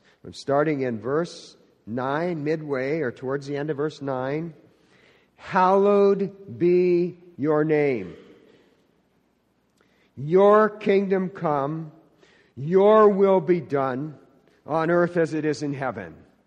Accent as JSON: {"language": "English", "town": "The Dalles", "region": "Oregon", "country": "United States", "tie": "born or raised there", "also_born_or_lived": "Astoria, Oregon", "said": "I was born in Astoria, Oregon, lived there for 5 years, moved to the Dalles, Oregon. Those towns are about the same size."}